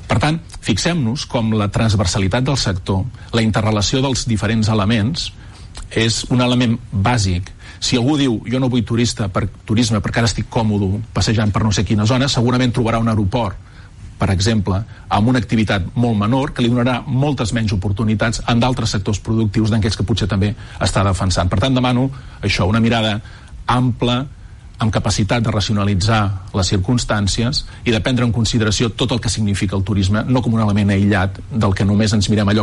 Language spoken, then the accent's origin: Catalan; Tarragona, Catalonia, Spain; now in Barcelona, Spain; Jo sóc de Tarragona, però des de que treballo a la Generalitat visc a Barcelona